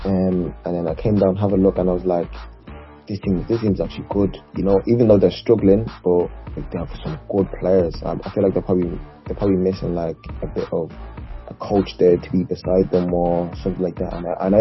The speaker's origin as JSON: {"language": "English", "country": "South Africa", "said": "Being a South African, it just like kind of raised like the spirits"}